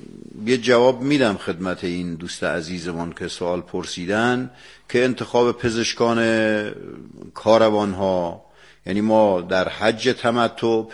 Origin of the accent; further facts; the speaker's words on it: Ilam, Iran; also born or lived in Qom / Isfahan; بنده متولد سال 1346 و در شهر ایلام متولد شدم. دوران ابتدایی را در همونجا طی کردم و دوران درس سطح و سطوح عالی حوزه را در حوزه علمیه قم و اصفهان